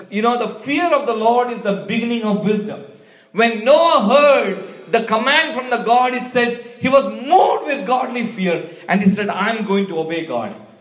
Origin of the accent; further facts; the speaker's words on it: India; We grew up basically back in India where there's a lot of rain.